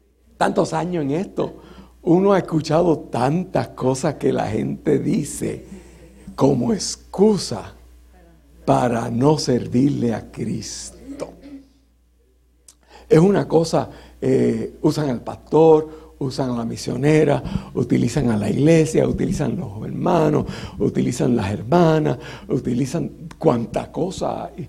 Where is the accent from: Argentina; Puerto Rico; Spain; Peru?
Puerto Rico; Mayagüez; eso allá en Puerto Rico, en Mayagüez, de donde yo vengo.